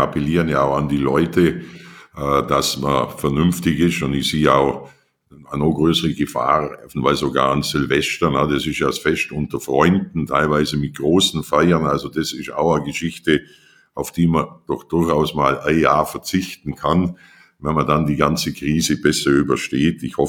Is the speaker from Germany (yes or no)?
yes; Bavaria, Germany; dann kommst du ins Allgäu und das ist meine Heimat.